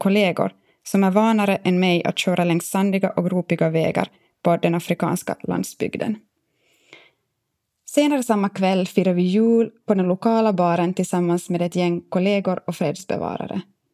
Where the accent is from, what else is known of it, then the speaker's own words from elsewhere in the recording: Henriksdal, Finland; I 29 år har jag firat jul hemma i Henriksdal i Finland med familjen.